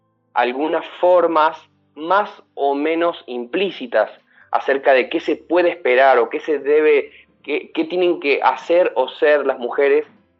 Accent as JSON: {"language": "Spanish", "country": "Argentina", "said": "pero los argentinos somos muy de River y Boca, como decimos acá, ¿sí?"}